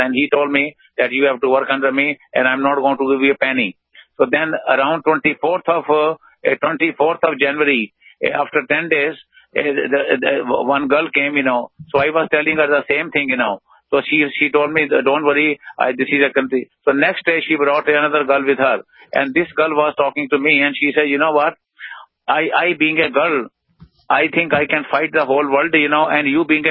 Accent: India; born there; I was born in India, and I was born into the very wealthy family.

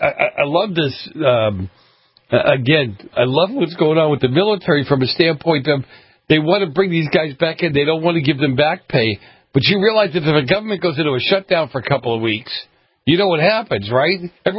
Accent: Boston, Massachusetts, United States; now in California, United States; Okay, I'm from Boston. I'm an old-time real beef bologna lover, okay?

